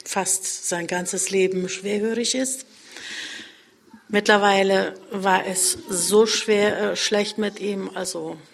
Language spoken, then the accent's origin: German; Hennef, North Rhine-Westphalia, Germany; Wir kommen aus Hennef, haben 8 Kinder, 4 Söhne und 4 Töchter.